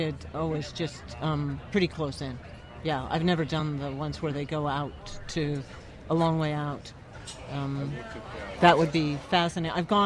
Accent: Oregon, United States; I grew up largely on the Oregon coast, and there were always fishing families going out.

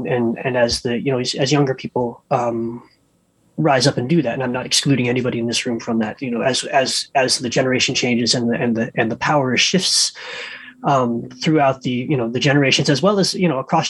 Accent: Seattle, Washington, United States; I'm born and raised in Seattle, been around this neck of the woods.

